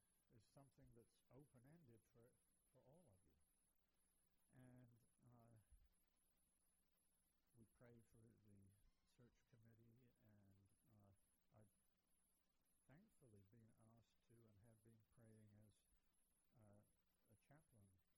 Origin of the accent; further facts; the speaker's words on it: England, United Kingdom; moved away; as I was growing up in England, first of all, and then here, I began to be very hopeful